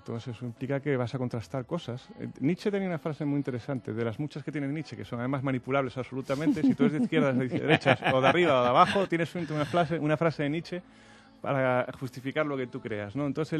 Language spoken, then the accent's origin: Spanish; Oviedo, Asturias, Spain; now in Madrid, Spain; yo vivo en Madrid, soy de Oviedo